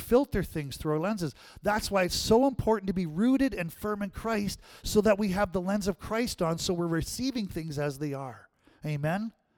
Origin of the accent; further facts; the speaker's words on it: Canada; I know I'm not African, I'm Canadian.